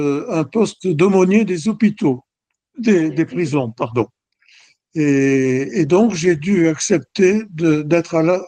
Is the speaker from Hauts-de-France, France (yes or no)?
no; Cannes, Provence-Alpes-Côte d'Azur, France; Je suis né à Cannes. Et j'ai vécu à Cannes le temps de mes études primaires et secondaires. Et nous étions, mes parents et moi, membres, je suis fils unique, mes parents et moi étions membres de l'Église réformée de Cannes.